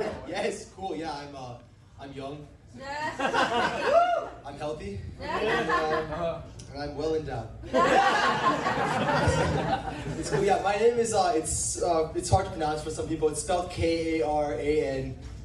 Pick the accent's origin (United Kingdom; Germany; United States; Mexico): United States; New Jersey; And I'm from New Jersey, there are a lot of Indian people there. I thought when I came here, I'd be bringing the culture here, you know?